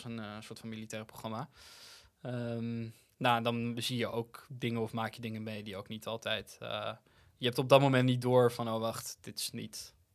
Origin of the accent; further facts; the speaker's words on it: Amsterdam, North Holland, Netherlands; Maar Amsterdam is de stad waar ik opgegroeid ben. Ik hou van deze stad.